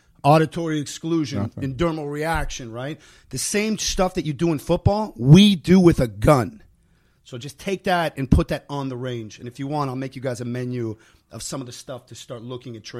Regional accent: United States; We founded this whole country. And I'm American.

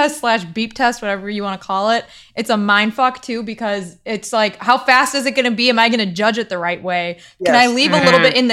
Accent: Chicago, Illinois, United States; I'm from Chicago. Like, our team sucks now.

